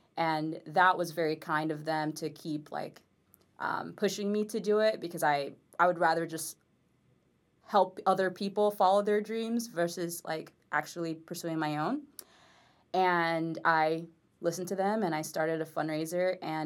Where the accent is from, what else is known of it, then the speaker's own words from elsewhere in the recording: Miami, Florida, United States; Oh, and growing up in Miami.